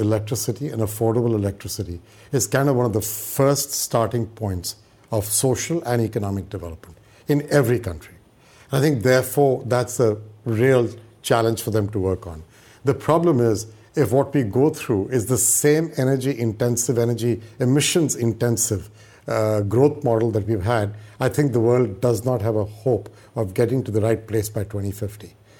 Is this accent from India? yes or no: yes; India; I grew up in India. I studied in India. As Prime Minister Modi would say, I am made in India. And I have come here and worked overseas, both in the developing world and the developed world.